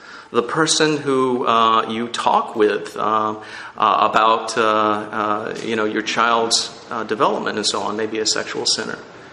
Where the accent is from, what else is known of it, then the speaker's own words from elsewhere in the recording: New Jersey, United States; In the town where I grew up in New Jersey, there was supposedly an evangelical church in town.